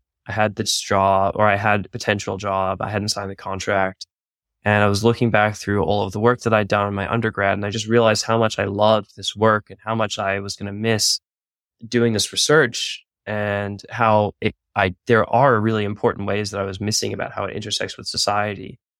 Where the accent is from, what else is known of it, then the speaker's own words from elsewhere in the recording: Northern Territory, Australia; I was born in Australia, and the first few years of my life, my parents were anthropologists. One of them still is an anthropologist. Another one was doing their dissertation before leaving the field. But we spent my first few years in Aboriginal settlements in Central Australia